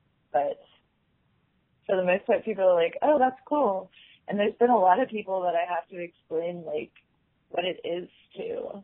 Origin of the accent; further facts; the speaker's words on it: York, Pennsylvania, United States; I'm from the same place I live now, which is York, PA.